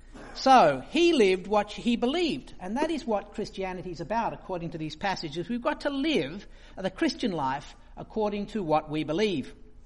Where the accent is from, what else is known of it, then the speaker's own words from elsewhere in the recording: Sydney, New South Wales, Australia; all my life growing up, I grew up in Sydney in a seminary